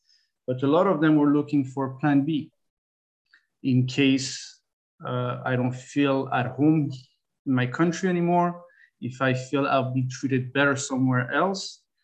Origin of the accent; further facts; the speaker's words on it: Canada; as a Canadian